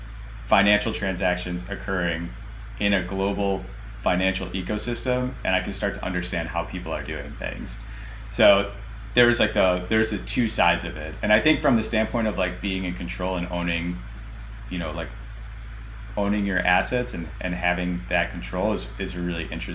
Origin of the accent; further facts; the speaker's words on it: Chicago, Illinois, United States; So he and I, Greg grew up in California and I grew up in Chicago.